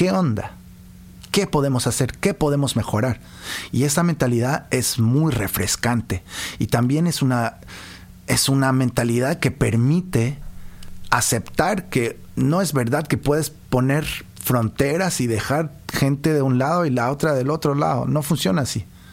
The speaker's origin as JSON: {"language": "Spanish", "town": "Quebec City", "region": "Quebec", "country": "Canada", "tie": "born or raised there", "lives_now": "Montreal, Canada", "said": "Y yo toda mi vida la pasé acá. Nací en Quebec. Ahí crecí."}